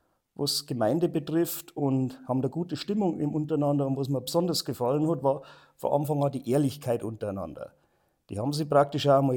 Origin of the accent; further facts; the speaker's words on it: Neukirchen, Bavaria, Germany; In Neukirchen bin ich einfach aufgewachsen.